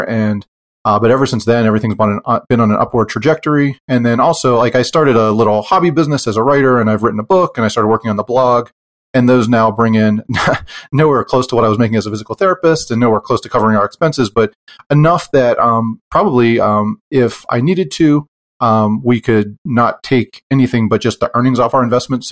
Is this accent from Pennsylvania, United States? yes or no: yes; Pennsylvania, United States; And we are from Pennsylvania, where college costs are one of the highest in the country.